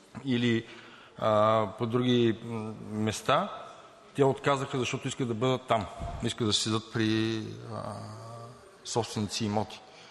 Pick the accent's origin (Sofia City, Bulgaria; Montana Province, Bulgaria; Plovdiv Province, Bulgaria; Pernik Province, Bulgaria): Plovdiv Province, Bulgaria; Plovdiv; понеже съм от Пловдив, от Пловдивската организация